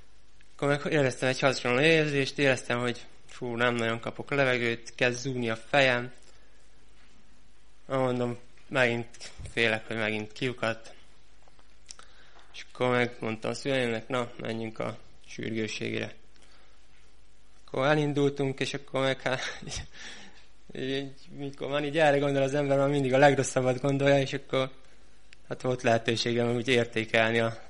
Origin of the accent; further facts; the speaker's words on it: Hodod, Sălaj, Romania; Hadadról jöttem, már páran ismernek. Itt dolgozok mostan Szatmáron